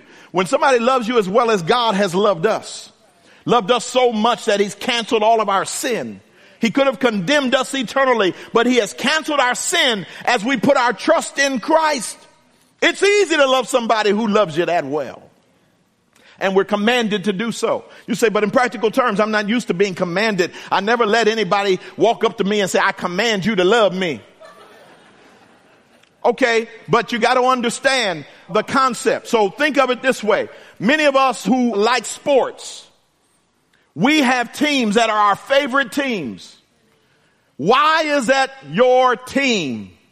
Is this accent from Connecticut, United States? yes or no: no; Philadelphia, Pennsylvania, United States; now in Northern California, United States; I grew up in Philadelphia, so I grew up in terms of professional football being an Eagles fan. And now I pastor in Northern California in 49ers country.